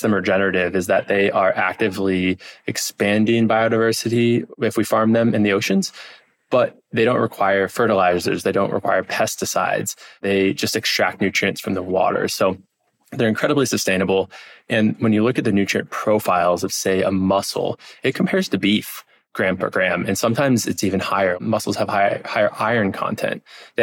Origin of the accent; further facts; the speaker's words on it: Midwest, United States; I grew up in the Midwest. Oysters, mussels were not a common everyday food.